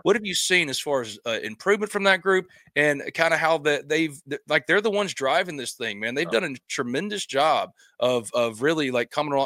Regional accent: New Albany, Mississippi, United States; B&A Bank is my hometown bank here in New Albany and also has a branch in Tupelo, emphasizes community involvement.

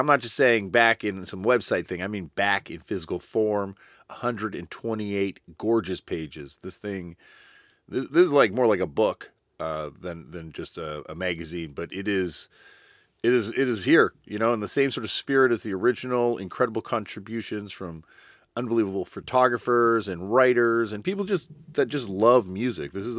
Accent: Canada; accent: Canadian; And I know people make fun of my Canadian accent, so that is O-U-T out a punk.

